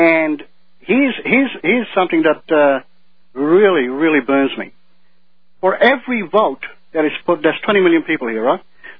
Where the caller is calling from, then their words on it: Melbourne, Victoria, Australia; In Melbourne. How are you?